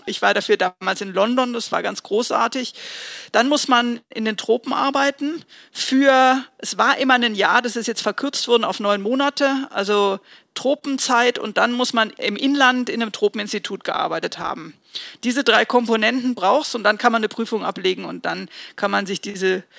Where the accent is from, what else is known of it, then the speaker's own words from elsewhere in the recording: Heidelberg, Baden-Württemberg, Germany; born there; Ich bin in Heidelberg geboren, genau.